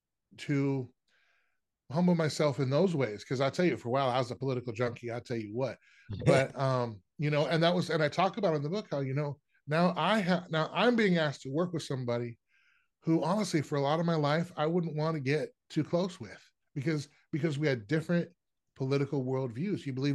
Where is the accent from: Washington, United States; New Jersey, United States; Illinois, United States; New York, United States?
Washington, United States; now in Florida, United States; I'm originally from Washington State, down in Florida now, but this is up in Washington.